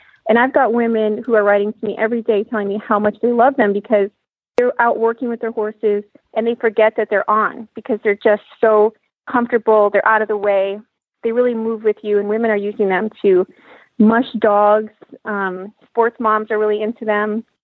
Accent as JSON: {"language": "English", "region": "Vermont", "country": "United States", "tie": "born or raised there", "said": "And, well, I grew up in Vermont. So, you know, it's not terribly different."}